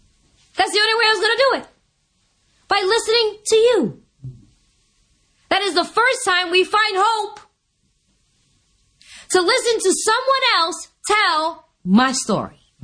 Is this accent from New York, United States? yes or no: yes; New York, United States; First of all, I'm a New Yorker. We're pretty straightforward people.